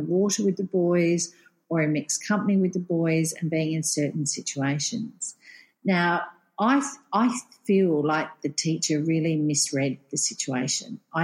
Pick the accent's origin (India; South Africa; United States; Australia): Australia; now in Qatar; I'm an Aussie based here in Qatar.